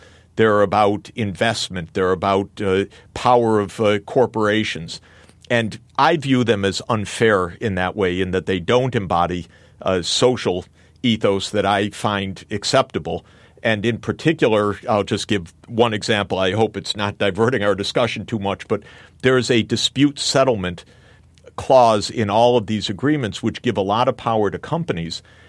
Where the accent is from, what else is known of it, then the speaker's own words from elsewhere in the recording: Michigan, United States; which in my home state of Michigan is a number one issue.